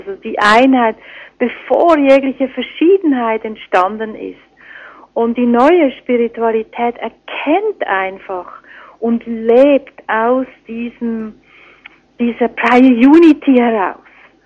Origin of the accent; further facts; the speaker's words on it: Switzerland; Es ist wie wenn ich als Schweizerin sage